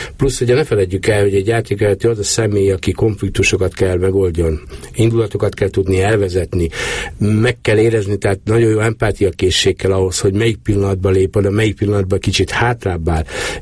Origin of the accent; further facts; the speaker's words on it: Emőd, Borsod-Abaúj-Zemplén, Hungary; born there; Nem, én Emődön születtem. Emődön születtem